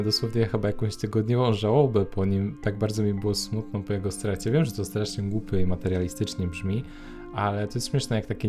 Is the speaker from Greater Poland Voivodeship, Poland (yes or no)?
yes; Poznań, Greater Poland Voivodeship, Poland; now in Łódź, Poland; ja mieszkam aktualnie w Łodzi, ja pochodzę z Poznania